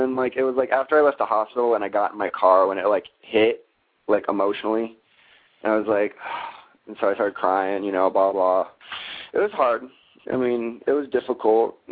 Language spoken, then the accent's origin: English; Seattle, Washington, United States; now in Augusta, United States; But I'm originally from Seattle, and I kind of consider like Washington my hometown.